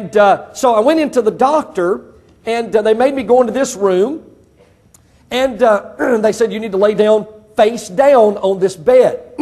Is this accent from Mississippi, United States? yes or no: yes; Mississippi, United States; moved away as an adult; Because I was born and raised in Mississippi, never had any allergies, lived out here for 20 years